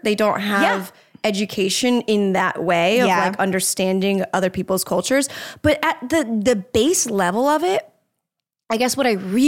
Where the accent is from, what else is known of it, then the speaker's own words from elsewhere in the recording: Jacksonville, Florida, United States; I grew up in Jacksonville.